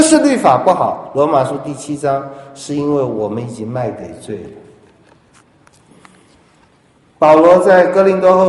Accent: China; 我听说我们中国的绢纸啊，有的可以很长的时间

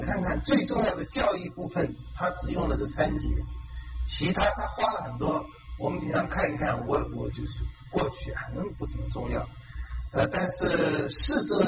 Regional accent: Taiwan; 我们台湾人

